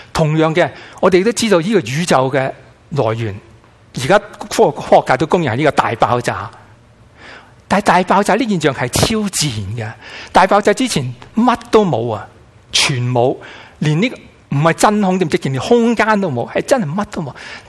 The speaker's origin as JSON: {"language": "Chinese", "region": "Guangdong", "country": "China", "said": "我们广东人一般吃龙虾都是喜欢吃，都是姜葱龙虾"}